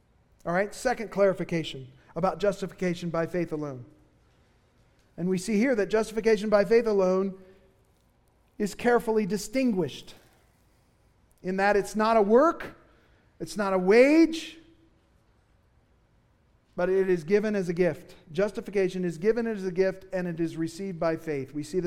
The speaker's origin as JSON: {"language": "English", "region": "Indiana", "country": "United States", "said": "Now, I'm from Indiana, and I say reckon all the time."}